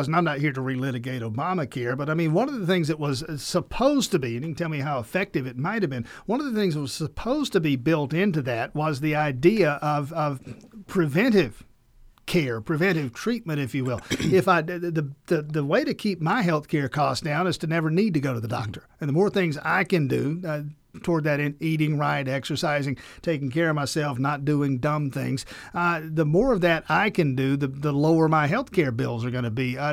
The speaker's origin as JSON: {"language": "English", "region": "Georgia", "country": "United States", "said": "I'm from South Georgia, and there are hospitals down there that have closed"}